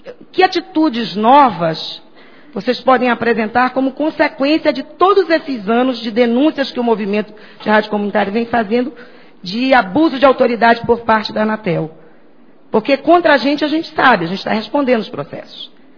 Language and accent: Portuguese; Belém, Pará, Brazil; Eu sou de Belém.